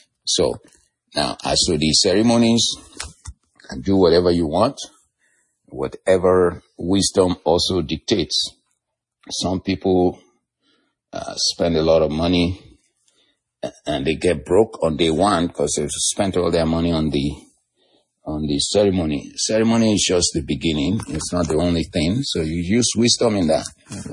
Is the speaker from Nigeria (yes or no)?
yes; Nigeria; I'm a Nigerian. I'm a Yoruba man.